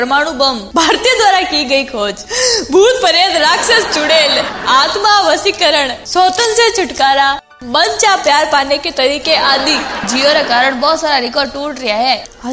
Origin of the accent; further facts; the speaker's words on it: Rajasthan, India; देखो साहब, मैं मारवाड़ी लोग खाना खाने को पहले हाथ धोना जरूरी नहीं समझा